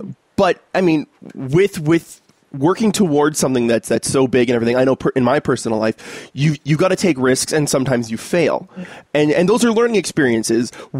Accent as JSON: {"language": "English", "country": "Canada", "said": "I'm Canadian. So when you say hockey, you're talking my language."}